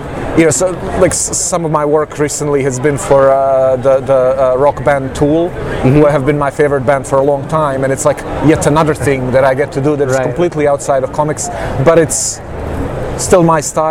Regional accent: Bosnia & Herzegovina; English is a second language; now in United States; I'm from Bosnia originally

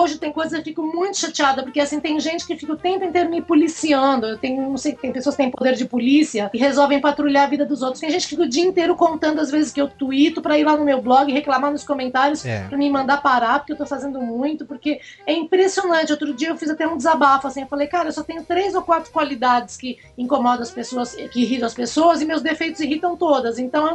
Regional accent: Guarulhos, São Paulo, Brazil; Eu nasci em Santana. Santana. Na Zona Norte. Uhum. E aí a gente morava em Vila Galvão, minha mãe até hoje mora em Vila Galvão, em Guarulhos.

